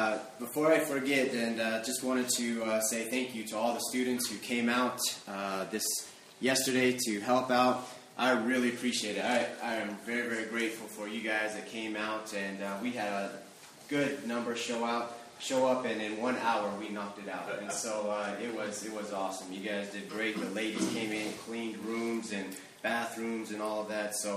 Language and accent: English; Arizona, United States; now in Denver, United States; I was born and raised on the Navajo Indian Reservation, which is in northern Arizona, and then came to Denver and went to the University of Denver here.